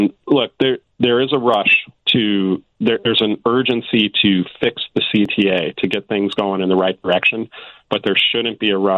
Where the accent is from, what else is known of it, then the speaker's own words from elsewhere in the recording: Chicago, Illinois, United States; it has just become very embarrassing as a Chicagoan to be on that train